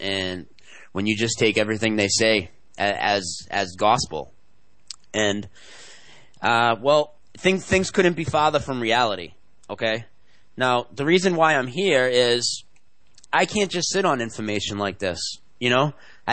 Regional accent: Massachusetts, United States; I'm from Massachusetts. I'm 34 years old

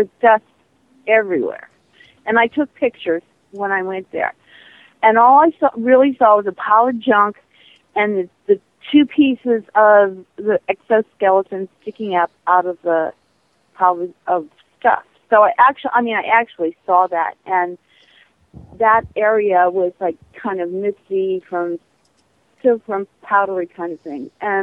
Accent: New York City, New York, United States; also born or lived in Los Angeles; now in Connecticut, United States; No, I'm from New York City. I worked for ESPN in 2000, and I got this. I moved to Connecticut from Los Angeles, which is where I was living but I've lived in New York since 1981.

